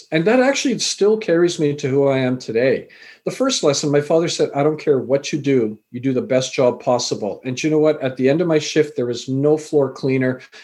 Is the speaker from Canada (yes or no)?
yes; Vancouver, British Columbia, Canada; also born or lived in England; I was born in England, raised in Canada, came here when I was only 4 years old to Vancouver and established a life here. But my parents, they originally are from Fiji Islands, which is near Australia, New Zealand. And my grandfather's come from India.